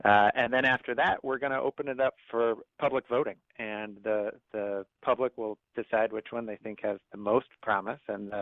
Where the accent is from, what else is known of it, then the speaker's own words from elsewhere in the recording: Bloomington-Normal, Illinois, United States; having grown up in Bloomington Normal, and I'm an Illini for law school, and I've spent a lot of time at my dad's farm around Peoria